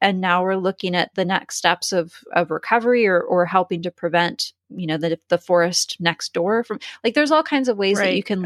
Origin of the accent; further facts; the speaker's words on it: California, United States; born there; I say most excellent. I say rad. I say stoked. I was born on California coast.